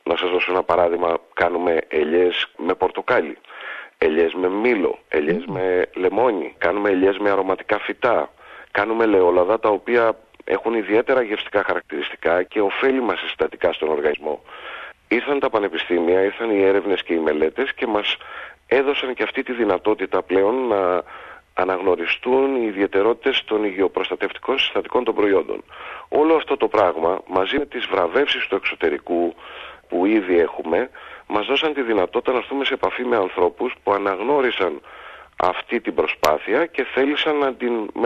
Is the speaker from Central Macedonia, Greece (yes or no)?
no; Sparta, Peloponnese, Greece; από τη Λακωνία, μιας και είμαστε από τη Σπάρτη Λακωνίας.